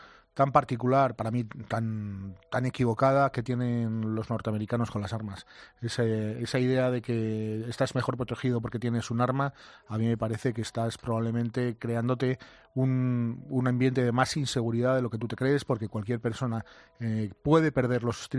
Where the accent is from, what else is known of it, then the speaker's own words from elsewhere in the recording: Spain; Lo que realmente somos los españoles.